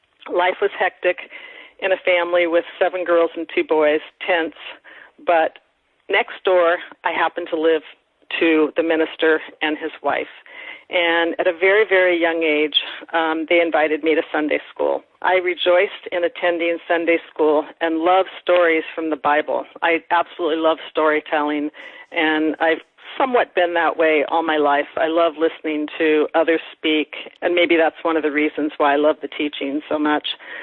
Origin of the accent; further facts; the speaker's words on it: Stockton, California, United States; born there; I was born in Stockton, California. One of seven girls and two boys in the family. I'm third from the youngest. I was born post-World War II.